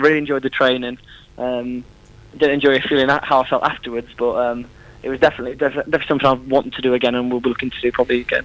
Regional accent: Nottingham, East Midlands, United Kingdom; Obviously we're all from Nottingham area

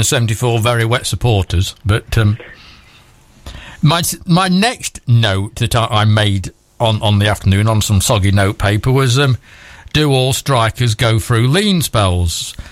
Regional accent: Newark, East Midlands, United Kingdom; I come from Newark.

